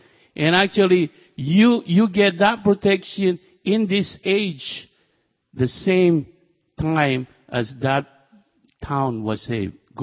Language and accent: English; Philippines; because I'm originating from the Philippines